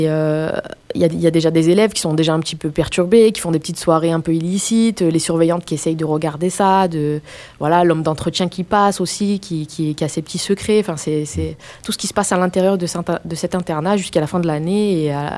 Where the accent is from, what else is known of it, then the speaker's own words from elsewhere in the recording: South Korea; moi, je viens de la Corée, hein